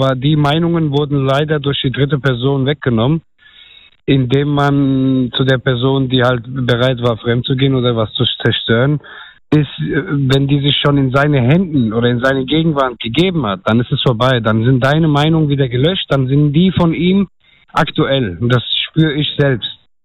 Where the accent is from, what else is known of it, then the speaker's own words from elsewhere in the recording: Turkey; German is a second language; Ich bin ein Türke